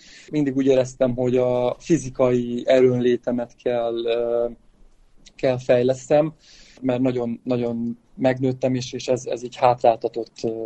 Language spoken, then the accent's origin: Hungarian; Târgu Mureș, Mureș County, Romania; nagyon sok gyerekkori barátom él otthon a Tudorban nőttem fel, és édesapám szüleim Székelytompán élnek a Nyárád mentén